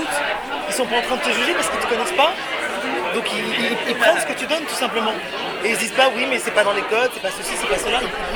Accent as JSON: {"language": "French", "country": "France", "said": "Et moi, je suis française, francophone"}